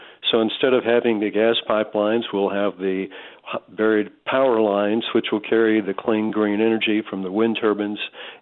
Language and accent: English; Tulsa, Oklahoma, United States; I grew up in Tulsa, that's right. Actually also worked in Oklahoma City at one point in my career, but I've lived in a lot of places in my life